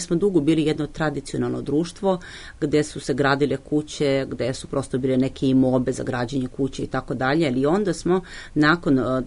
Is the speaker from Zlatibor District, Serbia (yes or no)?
yes; Požega, Zlatibor District, Serbia; ja sam, da kažem, iz Požege sam, inače iz centralne Srbije, nikada niko od moje generacije, od mojih predaka nije nikada napustio svoje ognjište, niti imao za tim potrebe.